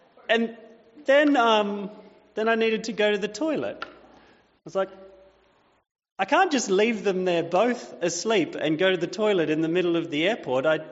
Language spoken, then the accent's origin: English; New South Wales, Australia; we decided that we would go and do the baby tour of my hometown in New South Wales.